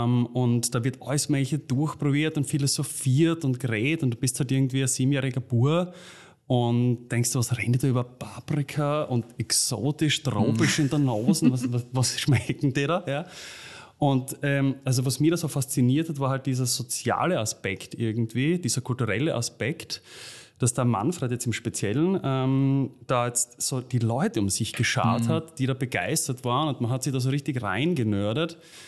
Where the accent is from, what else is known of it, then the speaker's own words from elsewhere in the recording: Styria, Austria; Wir sind ja beide aus der Steiermark. Ich bin aufgewachsen am Ziereck.